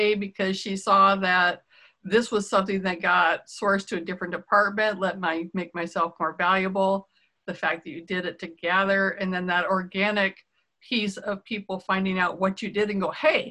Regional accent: Iowa, United States; I thought it was really cool because we're both from Iowa, central United States, flyover country.

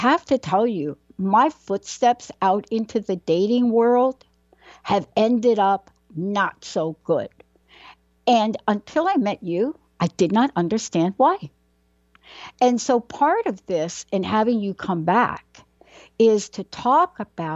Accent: Bronx, New York, United States; I'm a girl from the Bronx.

